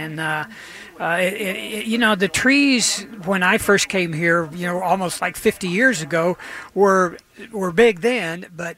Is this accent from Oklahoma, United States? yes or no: yes; Edmond, Oklahoma, United States; Of course, I grew up in Edmond, Oklahoma, and went to school at Oklahoma State, where I played my college golf.